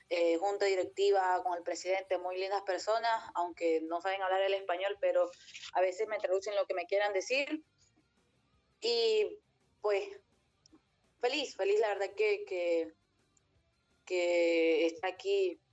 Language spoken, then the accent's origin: Spanish; El Salvador; Como salvadoreña creo que ha sido un poco difícil adaptarme a muchas cosas nuevas.